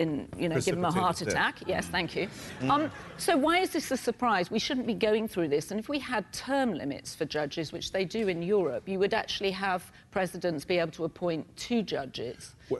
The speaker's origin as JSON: {"language": "English", "country": "United Kingdom", "said": "as a British person, to even raise advice for the American and their constitution"}